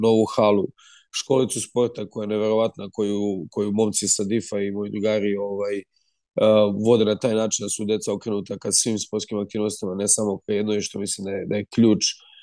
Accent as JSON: {"language": "Serbian", "town": "Lajkovac", "region": "Kolubara District", "country": "Serbia", "tie": "born or raised there", "said": "Ja se sećam svega najboljeg iz mog detinjstva, iz Lajkovca"}